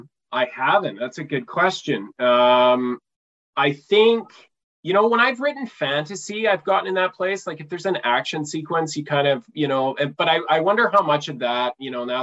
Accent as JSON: {"language": "English", "country": "Canada"}